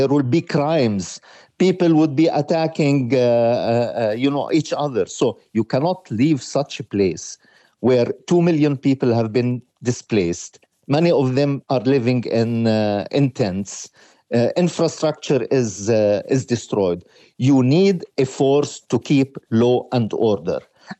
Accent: Gaza, Gaza Strip, Palestine; now in Vienna, Austria; Listen, I'm from Gaza.

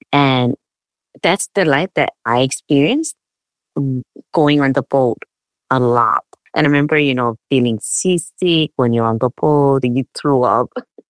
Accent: Chuuk, Micronesia; the name Peace Battle, and that's where I grew up with my family, and it's a small island.

